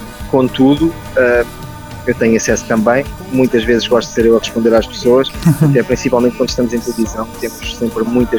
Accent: Santarém, Portugal; e depois sou de Santarém, de cavalos, de dois.

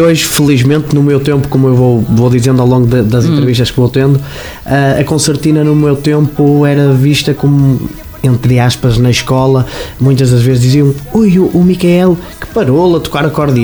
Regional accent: Lousada, Porto, Portugal; Vamos andar muito na minha terra, nos arredores de Lousada.

